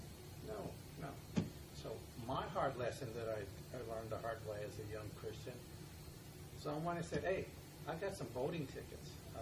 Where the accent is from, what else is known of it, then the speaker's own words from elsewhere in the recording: El Paso, Texas, United States; born there; I was born in El Paso, Texas, desert.